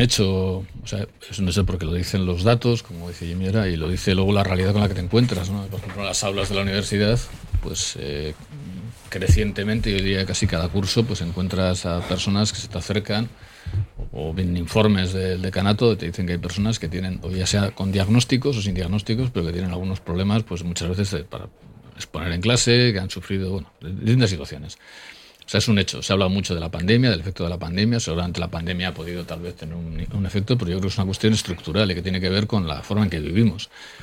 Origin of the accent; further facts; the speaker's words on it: Alonsotegi, Basque Country, Spain; Yo mismo cuando tenía 15, 16 años y tal, cuando para mí fue un trauma pasar a Bilbao. Solamente pasar de Alonsotegi a Bilbao al colegio, para mí fue terrible la forma de vivir.